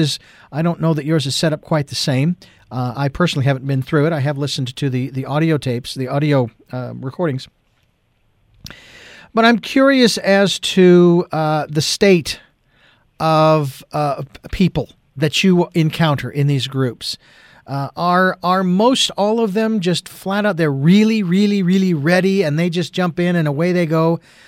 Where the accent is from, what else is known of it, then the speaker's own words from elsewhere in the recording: Phoenix, Arizona, United States; you just wrapped up one in Phoenix, my hometown.